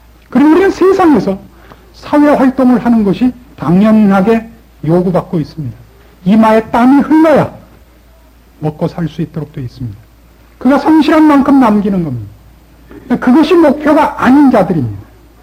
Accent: South Korea; 우리는 훨씬 명분론자들입니다. 한국 사람들은 우리 전체 국민의식이 완전주의자들이고

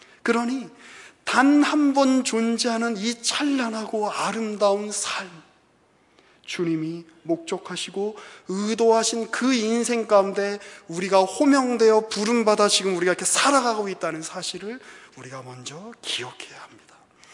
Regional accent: South Korea; born there; 왜 대한민국에서 태어나게 해주셨습니까?

